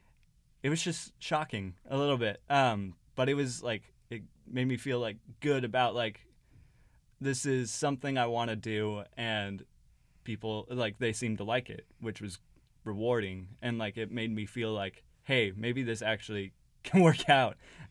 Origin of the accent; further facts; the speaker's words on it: San Diego, California, United States; Alex is his name, Alex Red. We grew up in San Diego together, and we've always kind of wanted to do film and make stories together.